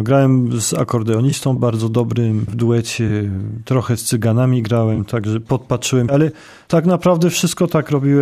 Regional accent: Zakopane, Lesser Poland, Poland; moved away; Kiedyś niedaleko domu u mnie w Zakopanem była szkoła muzyczna. No i ja wszedłem przez okno, bo nie wiedziałem, jak to się robi.

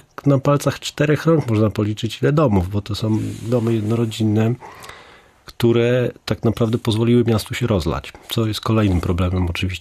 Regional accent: Szczecin, West Pomeranian Voivodeship, Poland; Ja jestem z Gumieniec.

